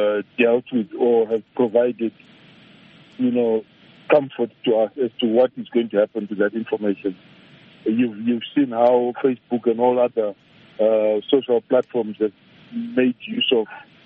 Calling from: Harare, Zimbabwe; I'm calling from Harare.

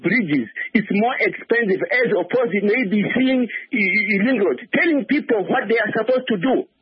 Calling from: Gwanda, Matabeleland South, Zimbabwe; Yeah, I'm phoning from Gwanda.

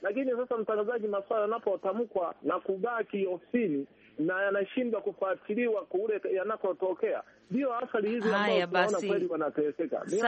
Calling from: Kashishi, Shinyanga, Tanzania; natoka hapa Kashishi, wilaya Kahama, mkoani Shinyanga, nchini Tanzania.

